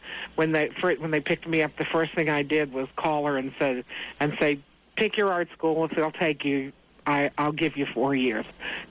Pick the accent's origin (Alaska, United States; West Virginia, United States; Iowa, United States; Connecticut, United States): West Virginia, United States; You know, I'm from West Virginia.